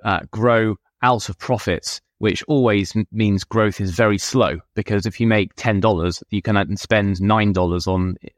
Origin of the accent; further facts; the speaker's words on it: United Kingdom; now in United States; I guess as a Brit, you know, I've always found Americans very upbeat and positive